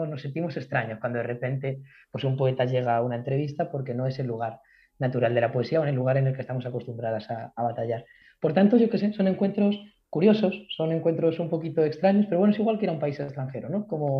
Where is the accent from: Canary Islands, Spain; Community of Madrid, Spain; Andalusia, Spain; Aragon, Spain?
Community of Madrid, Spain; Getafe; soy de Getafe, mis padres son de Orcasitas, mis abuelas son de Córdoba y de Ciudad Real